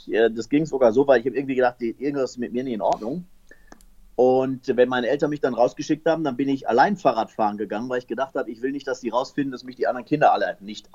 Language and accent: German; Essen, North Rhine-Westphalia, Germany; Ich bin in Essen groß geworden, in Essen-Werden, in einer Bergarbeitersiedlung.